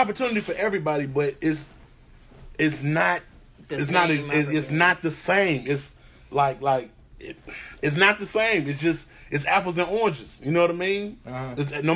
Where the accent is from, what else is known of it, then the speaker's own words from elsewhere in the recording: Virginia, United States; Mississippi. I'm from Virginia.